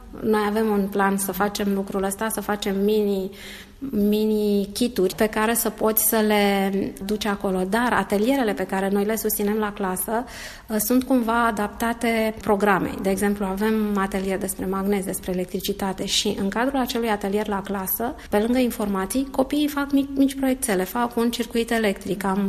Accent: Tulcea, Tulcea County, Romania; moved away as an adult; Eu sunt din Tulcea și am zis că trebuie să dau ceva înapoi comunității de unde am venit și unde am învățat eu până la 18 ani.

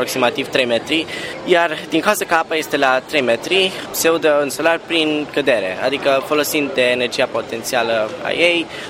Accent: Cluj-Napoca, Cluj County, Romania; noi venim din Cluj, cum am spus mai înainte

